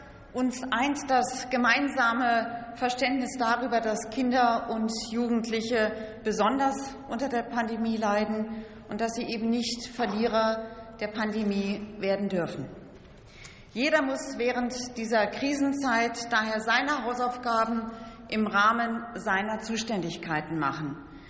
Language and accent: German; Hesse, Germany; In meinem Heimatland Hessen konnten Schulen ein Lerncamp für besonders förderbedürftige Schülerinnen und Schüler anbieten.